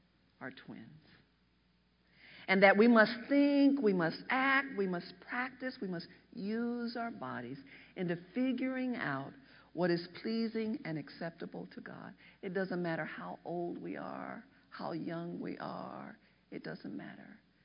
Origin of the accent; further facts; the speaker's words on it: Oakland, California, United States; actually went to the northern coast because I'm from Oakland, California.